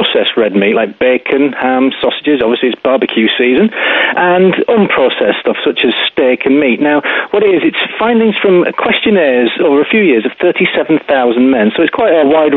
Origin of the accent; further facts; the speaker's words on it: Scotland, United Kingdom; born there; I count myself as Scottish, having been born there.